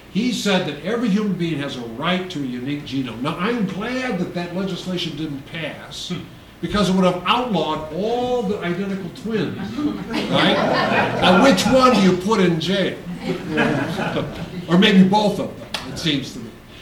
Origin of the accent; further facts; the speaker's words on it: California, United States; California, my home state, they had some bills proposed to outlaw cloning